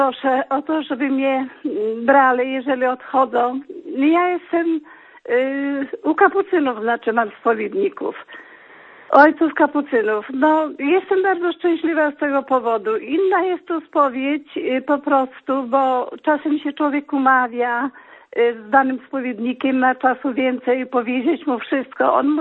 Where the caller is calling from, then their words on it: Lublin, Lublin Voivodeship, Poland; Ja z Lublina